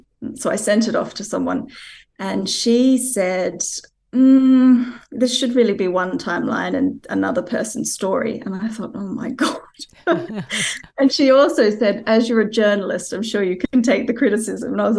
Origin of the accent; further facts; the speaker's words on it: Tasmania, Australia; I grew up in Tasmania